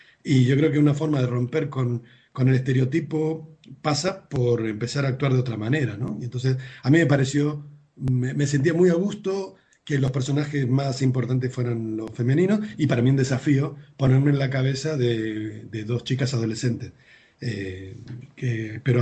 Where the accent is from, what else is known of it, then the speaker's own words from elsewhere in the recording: Argentina; yo soy argentino, he vivido las dictaduras militares en Argentina, Lo he sufrido, he vivido bajo regímenes militares durante muchos años de mi vida